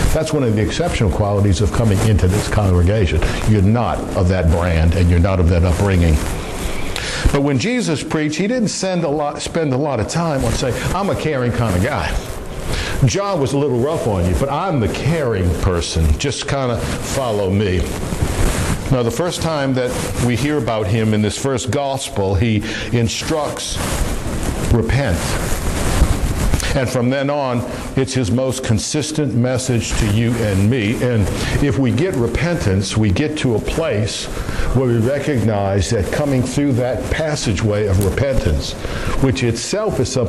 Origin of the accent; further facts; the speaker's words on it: New Orleans, Louisiana, United States; moved away; I grew up in New Orleans. I've been gone from New Orleans a long, long, long time. But growing up in New Orleans, we'd hop in the car